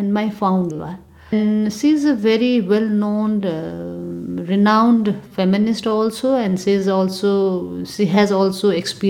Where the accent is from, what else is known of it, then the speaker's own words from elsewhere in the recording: Nepal; I'm from Nepal